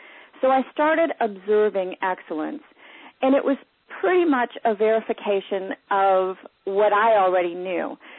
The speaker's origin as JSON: {"language": "English", "region": "Wisconsin", "country": "United States", "tie": "born or raised there", "said": "And the town that I grew up in Wisconsin, going into real estate, there was not even a handful of women in that industry"}